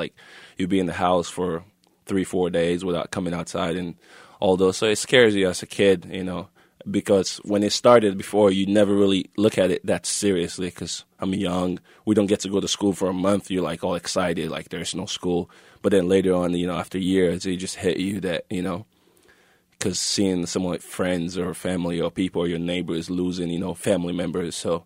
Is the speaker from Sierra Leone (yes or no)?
yes; Kenema, Eastern Province, Sierra Leone; I'm from Kenema, which is a small town. You know, after all the civil war in Sierra Leone, a lot of people go back there and try to help out in different ways